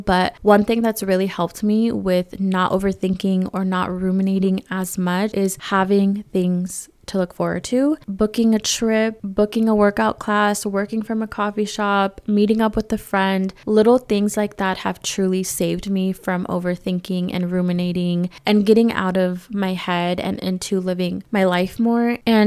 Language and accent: English; California, United States; if you guys don't know, I'm born and raised in California